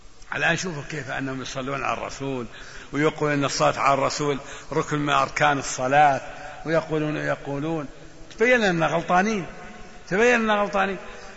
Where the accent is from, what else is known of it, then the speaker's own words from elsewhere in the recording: Riyadh, Riyadh Province, Saudi Arabia; شايف أنت من مصر قلت لا من الرياض